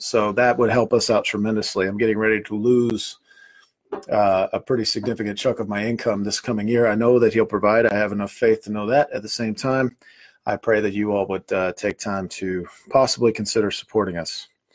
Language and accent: English; Holly Hill, South Carolina, United States; So I grew up in Holly Hill, South Carolina, and Holly Hill United Methodist Church.